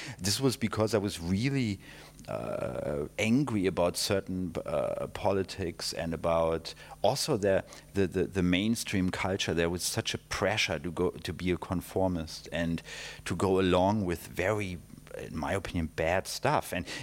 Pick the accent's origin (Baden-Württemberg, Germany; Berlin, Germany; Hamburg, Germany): Berlin, Germany; I grew up in West Berlin, you know, but still with the wall up.